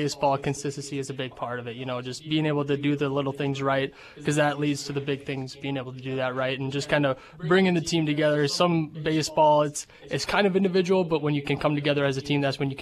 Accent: Watertown, South Dakota, United States; I'm from Watertown, yep.

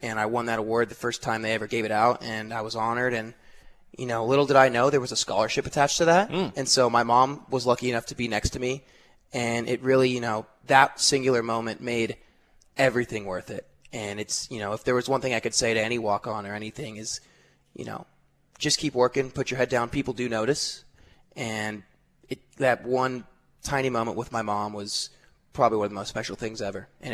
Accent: San Antonio, Texas, United States; I grew up in San Antonio, Texas.

